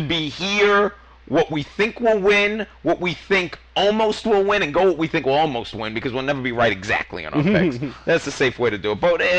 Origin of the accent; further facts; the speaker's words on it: New York, United States; I'm from New York. I could make that joke.